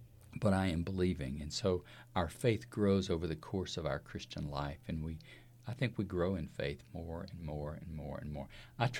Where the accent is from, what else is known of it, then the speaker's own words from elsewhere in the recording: Texas, United States; Now, I'm from Texas